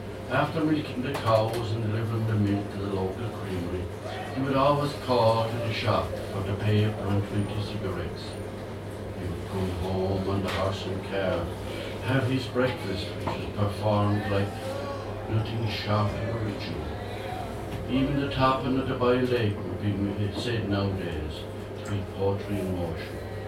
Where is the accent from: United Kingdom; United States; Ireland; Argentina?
Ireland; Munster; I was born in East Limerick, out country in East Limerick, and I grew up near my uncle Jack, who was a farmer.